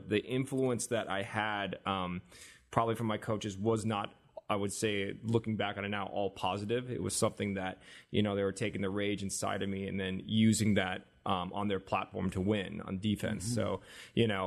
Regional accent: South Korea; but I'm from Korea and I'm actually Korean, was really confusing to people.

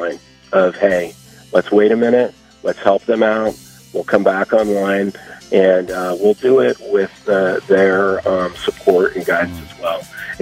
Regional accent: the West, United States; I mean, I grew up in the West, and public lands played a key role in, respite, rejuvenation, solace, solitude.

